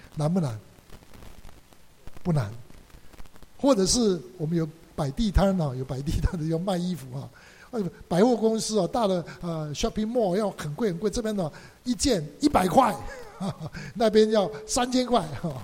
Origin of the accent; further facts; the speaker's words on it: Taiwan; 比如说这次我从台湾来